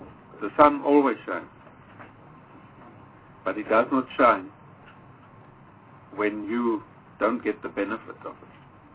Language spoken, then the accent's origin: English; South Africa; I'm also from the rural area. I'm from the Karoo.